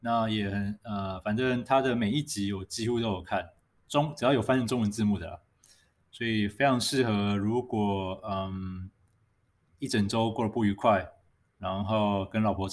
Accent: Taiwan; 所以，我认为我们台湾人民就抱着一个不怕战争、不避战的心态。

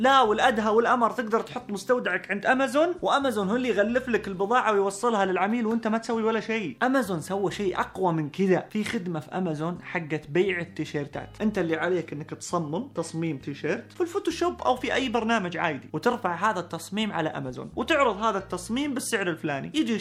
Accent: Saudi Arabia; طبعا مين مشهورة عندنا في السعودية أبدا، لكنها الأضخم في العالم.

